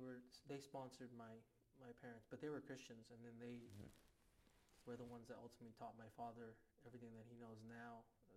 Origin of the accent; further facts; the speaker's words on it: Honolulu, Hawaii, United States; born there; I was born in Honolulu, Hawaii.